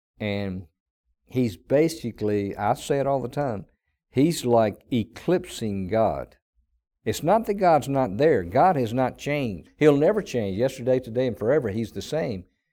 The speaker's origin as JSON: {"language": "English", "region": "the South", "country": "United States", "accent": "southern", "said": "People say, where are you from? Because they hear my southern voice."}